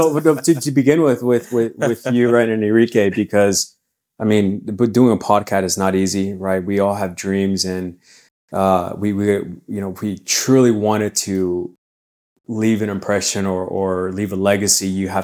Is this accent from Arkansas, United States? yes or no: yes; Arkansas, United States; So, I tell everybody I'm from Arkansas, you know, wherever I'm stationed, right?